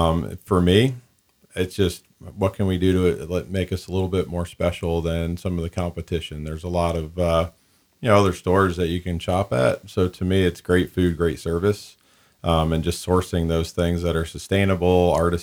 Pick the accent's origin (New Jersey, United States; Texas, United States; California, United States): New Jersey, United States; also born or lived in Florida / Canada; grew up in New Jersey.